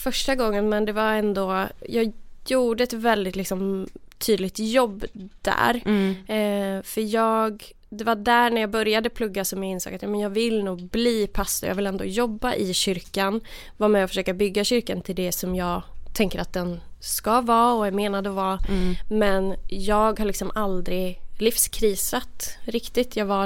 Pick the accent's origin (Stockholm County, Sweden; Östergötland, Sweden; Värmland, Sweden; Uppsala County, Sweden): Värmland, Sweden; jag kom ju då från Värmland där jag var så här, lite så här udda frikyrkounge tänker jag.